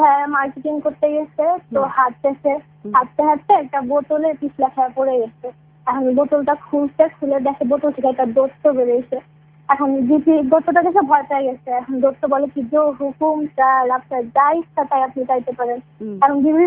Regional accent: Dhaka, Dhaka Division, Bangladesh; ঢাকাইয়া, আমি ঢাকাইয়া

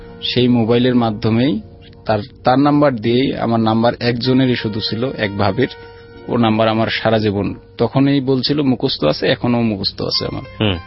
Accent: Rajshahi Division, Bangladesh; তো তখন পর্যন্ত আমি গ্রামে, আমাদের গ্রামে আমার লেভেলের চারজন আমরা ছিলাম

